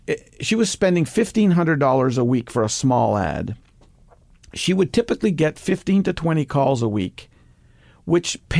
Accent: Toronto, Ontario, Canada; Like, I'm from Toronto, Canada.

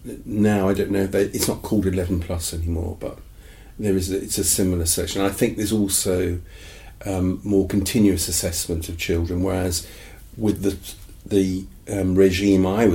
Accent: Guernsey; because where I was born in Guernsey, we had a selective system

